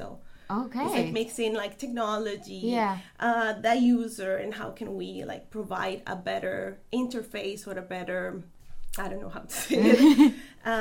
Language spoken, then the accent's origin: English; San Jose, San José, Costa Rica; English is a second language; And I come from San Jose, Costa Rica, so across the ocean.